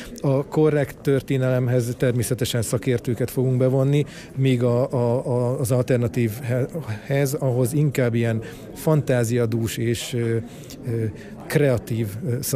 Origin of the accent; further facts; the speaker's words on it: Miskolc, Borsod-Abaúj-Zemplén, Hungary; also born or lived in Tiszaújváros; én Miskolcon születtem, Tiszaújvárosban éltem, Miskolcon tanultam, majd innen kerültem el, és kerültem vissza nem régen.